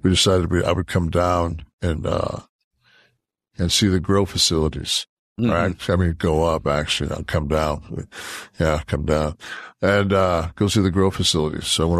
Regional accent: Detroit, Michigan, United States; My hometown

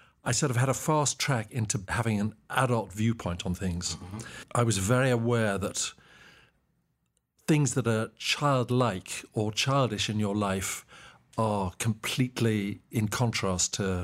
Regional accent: Mbabane, Hhohho, Eswatini; I was born and raised in Mbabane, Swaziland, which has now changed its name to Eswatini, which is the smallest country in the southern hemisphere. It's wedged between Mozambique and South Africa, in Southeast Africa.

